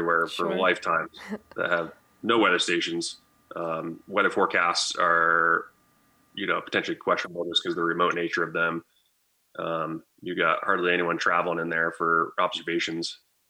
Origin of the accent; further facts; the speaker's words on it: New Hampshire, United States; now in Alaska, United States; Born and raised in New Hampshire. Been in Alaska for like 14 years now though